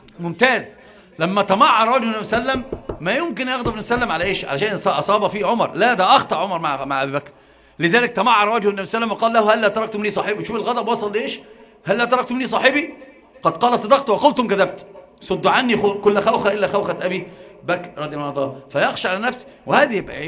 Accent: Egypt; يسمونها عندنا في مصر

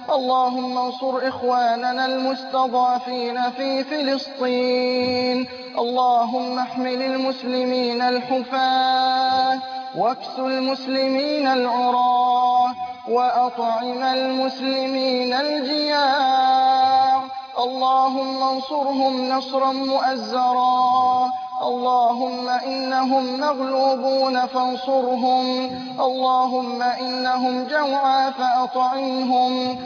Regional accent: Egypt; اللهم اجعل بلدنا مصر واحة للأمن والأمان

